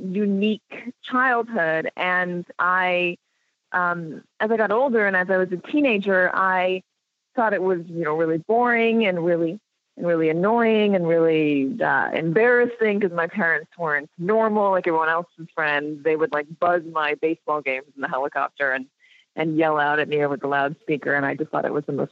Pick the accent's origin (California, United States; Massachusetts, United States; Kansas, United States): California, United States; Los Angeles; Okay, so I grew up in Los Angeles, and my parents were helicopter journalists.